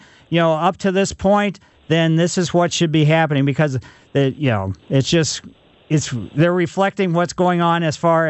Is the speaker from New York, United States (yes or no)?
no; Ellisville, Missouri, United States; growing up in West County way back when it was Ellisville, it's still Ellisville, but there was all kinds of sassafras trees all over.